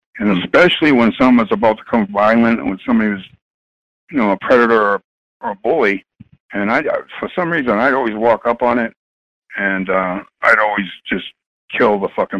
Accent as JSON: {"language": "English", "town": "Boston", "region": "Massachusetts", "country": "United States", "tie": "born or raised there", "said": "I grew up in Boston, and it's one of the worst places in the country."}